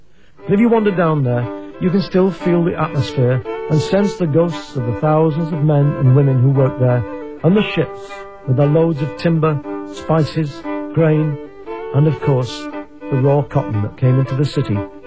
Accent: Manchester, North West England, United Kingdom; Manchester, my hometown, is in many ways unique.

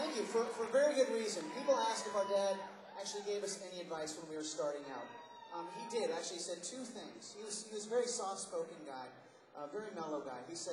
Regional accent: California, United States; Matthew and I grew up as folkies in Southern California.

